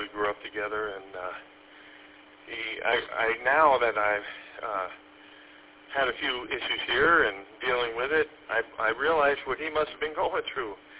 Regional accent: East Coast, United States; I grew up on the East Coast, so we used to go on the East Coast of the United States.

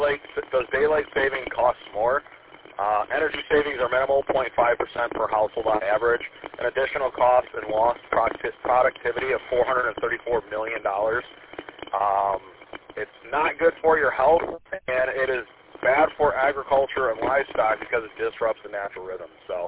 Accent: Romeo, Michigan, United States; I grew up in Romeo, Bruce Township, Leonard, and same thing.

